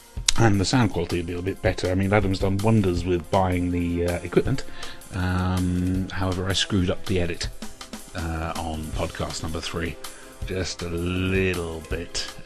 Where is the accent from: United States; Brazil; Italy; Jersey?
Jersey; now in United Kingdom; I come from Jersey. I don't live there nowadays. I've been in England, gosh, 18 years now.